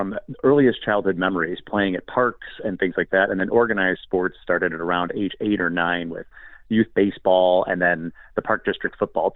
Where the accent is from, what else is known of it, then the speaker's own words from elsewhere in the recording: Park Ridge, Illinois, United States; born there; I was born in Park Ridge, Illinois, which is a suburb. We're right by O'Hare Airport, so if anyone has flown through there, right near Chicago.